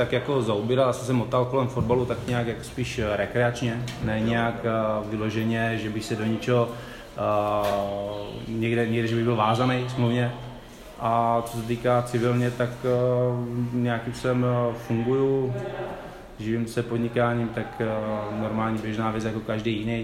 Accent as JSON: {"language": "Czech", "town": "Znojmo", "region": "South Moravian Region", "country": "Czechia", "tie": "born or raised there", "said": "jsem samozřejmě rodilej Znojmák, odchovarec, odešel jsem ze Znojma, rád bych se sem vždycky vrátil, vrátil jsem se sem jednou."}